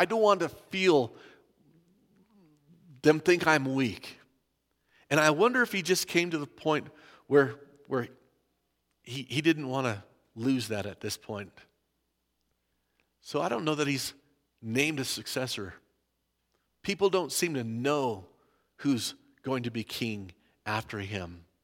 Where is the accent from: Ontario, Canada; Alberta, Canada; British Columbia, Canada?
British Columbia, Canada; White Rock; Had a neighbor that grew up at my house when I grew up over on Rover here in White Rock